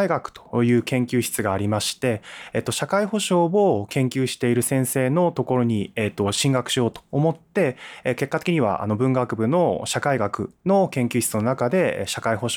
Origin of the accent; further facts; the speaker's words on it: Numazu, Shizuoka, Japan; now in Takasaki, Japan; はい、静岡県の沼津市というところです。